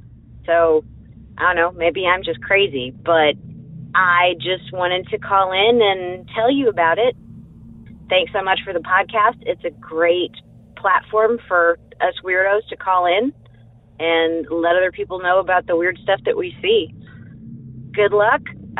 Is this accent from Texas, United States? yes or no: yes; Texas, United States; I'm from Southeast Texas